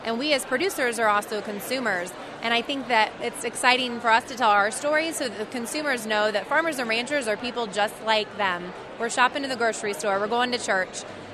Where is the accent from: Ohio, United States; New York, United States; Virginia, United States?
Ohio, United States; Baltimore; I am from Baltimore, Ohio, which is about 35 miles southeast of our capital, Columbus.